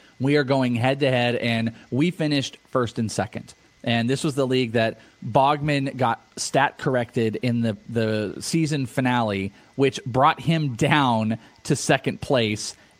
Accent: California, United States; in California, my home state.

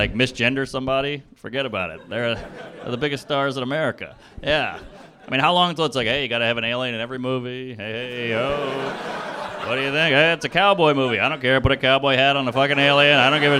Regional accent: New Orleans, Louisiana, United States; Well, I grew up in New Orleans. I had a weird childhood. Grew up in a black neighborhood with a, in a dilapidated mansion that had a transvestite drag queen nanny.

